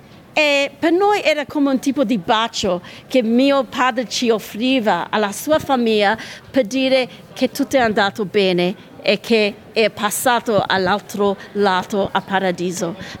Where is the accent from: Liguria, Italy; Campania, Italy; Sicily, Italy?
Campania, Italy; Naples; now in Australia; Sì, sì, siamo napoletani